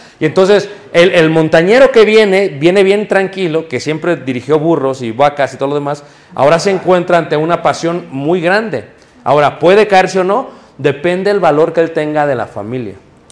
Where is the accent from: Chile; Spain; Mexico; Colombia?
Mexico; eso del perreo no sé qué es, porque yo soy mexicano.